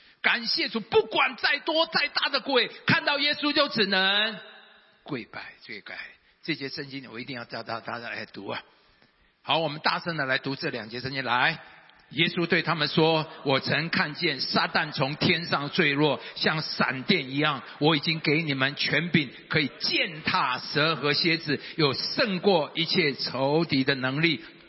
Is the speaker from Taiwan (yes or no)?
yes; Taiwan; 我们台湾人都知道，都知道。